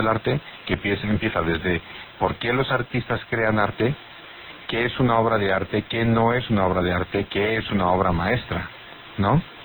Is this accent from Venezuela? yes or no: no; Spain; en España, en los años 60, el hacer una carrera en Estados Unidos siendo español